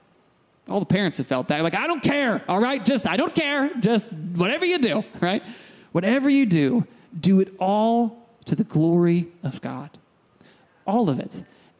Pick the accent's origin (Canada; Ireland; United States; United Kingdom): United States; We grew up in America.